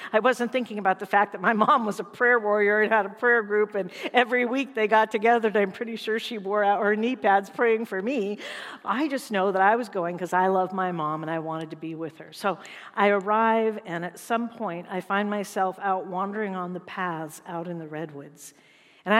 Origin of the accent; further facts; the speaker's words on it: California, United States; I grew up in the Covenant Church, which I know isn't necessarily a common thing these days, but I actually did grow up in a Covenant Church in California.